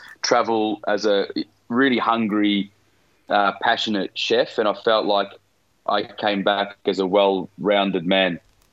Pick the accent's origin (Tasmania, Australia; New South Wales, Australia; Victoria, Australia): Victoria, Australia; I was at school growing up in the West, and you had, all of this conflict sort of in Bosnia and Serbia and everything else, and all of that going on, and then it kind of transferred here to Victoria